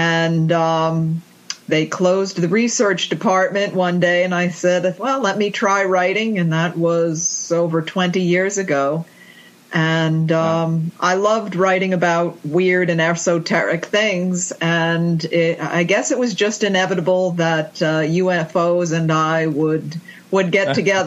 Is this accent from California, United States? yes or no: no; New York, United States; And growing up in the Hudson Valley, it just seemed to be the normal thing. Everyone had sightings.